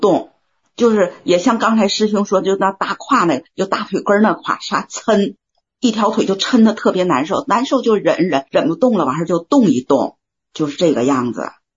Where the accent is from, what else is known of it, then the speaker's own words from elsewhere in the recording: Tianjin, China; 我问一下个问题，我是天津的